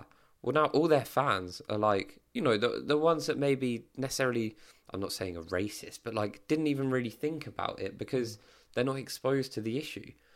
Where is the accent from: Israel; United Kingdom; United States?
United Kingdom; naturally it's not something I think we'd look at as white British males and think, oh, there's an issue there